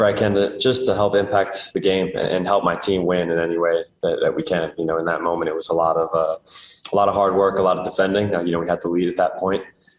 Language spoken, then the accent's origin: English; United States; accent: American; I haven't quite, I think I still sound American, I hope at least.